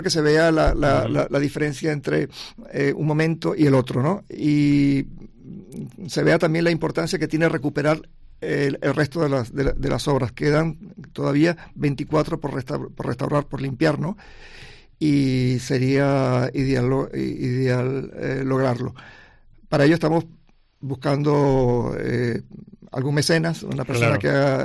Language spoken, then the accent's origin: Spanish; Venezuela; moved away as an adult; yo soy venezolano, uh-huh. vine a estudiar a Sevilla en el año 74, 75, perdón, y hice la carrera allí de restauración